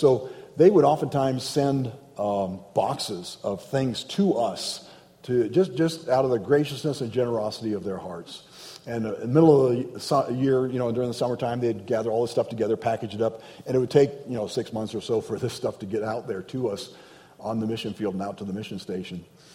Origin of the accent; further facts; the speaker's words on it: Nigeria; also born or lived in United States; My parents were missionaries in the country of Nigeria. I was born here in the States, but at 3 months old, they headed back to Africa.